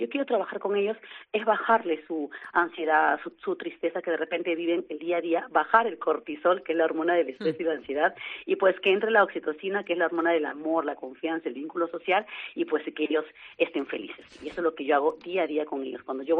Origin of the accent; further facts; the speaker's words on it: Peru; now in Spain; soy peruana, tengo ya 3 años acá en España